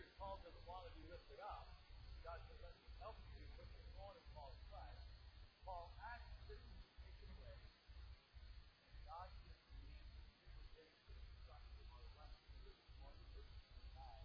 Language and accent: English; Simcoe, Ontario, Canada; I went to my hometown, small town, Simcoe, Ontario, all right?